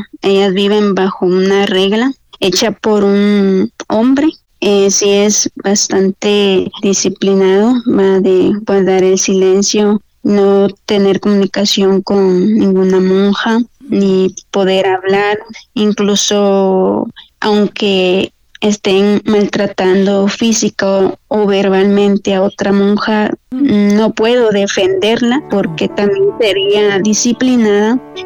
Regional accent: Guatemala; soy de Guatemala, soy de una familia un poquito grande, somos 8 hermanos.

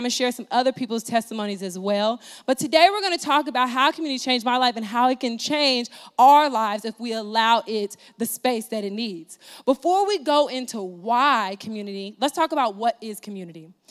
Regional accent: Springfield, Illinois, United States; For me, my community started back in Springfield, Illinois. This is my hometown. Springfield, Illinois, it is a very small town where basically everybody knows everybody.

